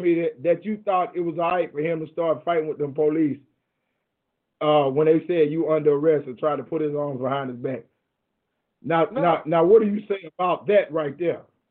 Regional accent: Houston, Texas, United States; I grew up in Southeast Houston, you know, South Park to be exact, straight off Urshwood. I am 51 years old, right?

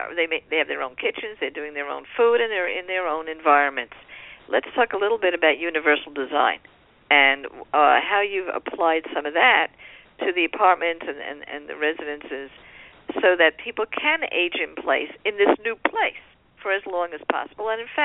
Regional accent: New York City, New York, United States; I will say that as a New Yorker, New York City is a great place to retire

